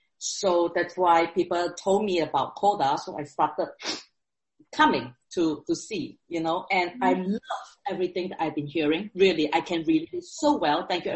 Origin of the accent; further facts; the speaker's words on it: Montreal, Quebec, Canada; I'm so glad I'm from Montreal, Canada.